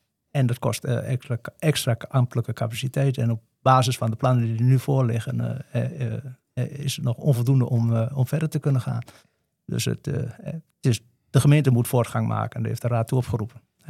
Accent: Losser, Overijssel, Netherlands; ben 55 jaar, woon in Losser. Ik ben geboren in Losser. Ik heb mijn hele leven gewoond in Losser. Ik kom oorspronkelijk uit Overdinkel.

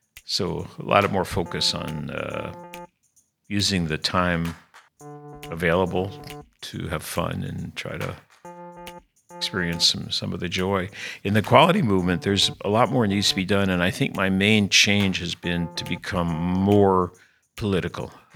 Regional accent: United States; That's how I feel as an American.

